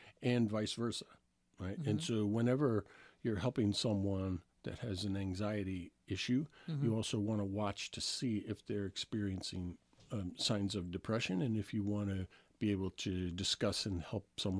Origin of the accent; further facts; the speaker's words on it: New York, United States; So I was from New York.